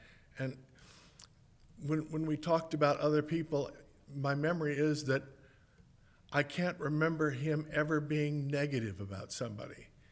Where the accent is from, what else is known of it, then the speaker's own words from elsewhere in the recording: New York City, New York, United States; I was brought up in New York City, and we used to do several of the same nightclub haunts.